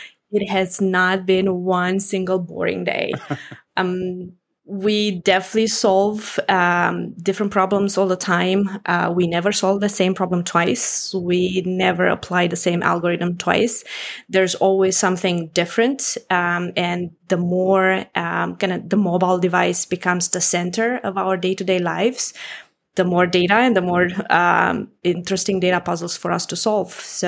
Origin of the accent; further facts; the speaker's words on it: Romania; I am originally from Romania, Eastern Europe. Grew up here. I'm actually currently visiting my family